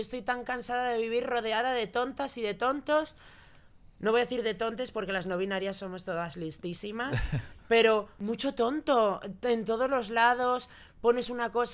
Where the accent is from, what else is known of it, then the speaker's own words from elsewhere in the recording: San Juan de la Arena, Asturias, Spain; soy de Avilés. Soy de San Juan de la Arena.